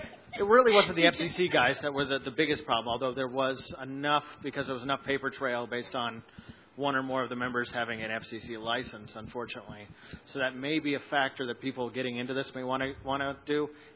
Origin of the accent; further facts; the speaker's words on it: Albuquerque, New Mexico, United States; from Albuquerque, Mexico.